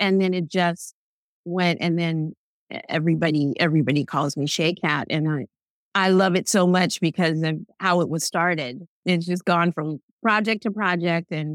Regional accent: New York City, New York, United States; I am born and raised in New York City.

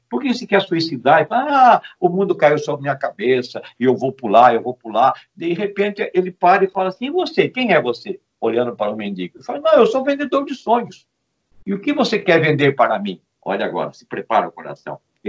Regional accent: São Paulo, Brazil; now in Florianópolis, Brazil; eu não precisava voltar para São Paulo, porque eu não era de São Paulo, eu era do interior.

